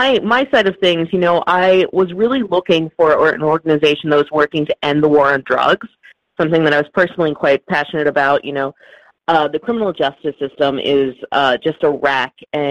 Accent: Dallas, Texas, United States; And, you know, I grew up in Dallas, Texas, and when I was there, I joined the DFW Normal chapter

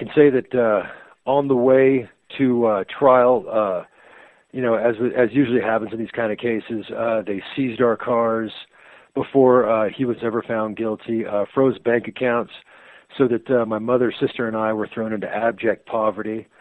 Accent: Santa Fe, New Mexico, United States; I was raised out here in Santa Fe, and when I was 11 years old, I came home one day.

